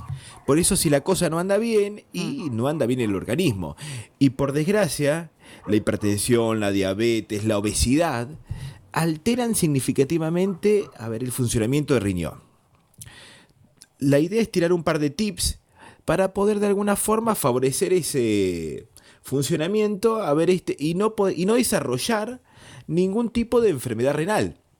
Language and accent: Spanish; Argentina; Como bueno argentino